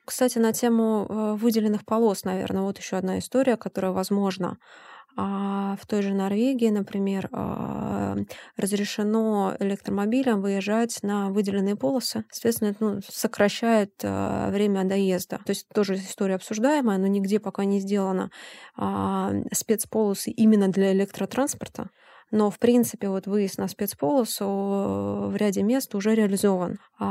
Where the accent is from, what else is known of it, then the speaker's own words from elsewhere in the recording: Saint Petersburg, Russia; я просто исторически из Питера, поэтому я тот человек, который любит 3 часа кататься по набережным